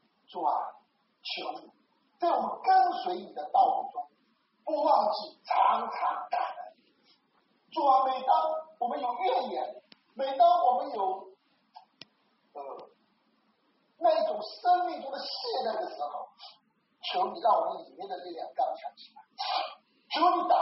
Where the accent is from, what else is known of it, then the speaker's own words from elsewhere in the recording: China; 我过去总是说，哎，我们中国人没有在宣讲